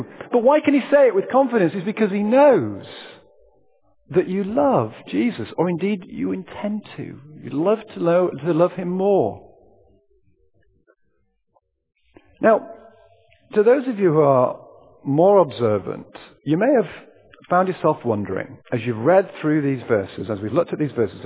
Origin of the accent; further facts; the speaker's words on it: United Kingdom; We always talk about the weather as British people.